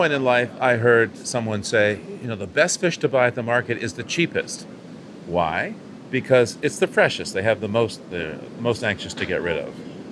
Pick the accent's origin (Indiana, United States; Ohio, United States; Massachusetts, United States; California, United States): Massachusetts, United States; Boston; Bart and I grew up in Boston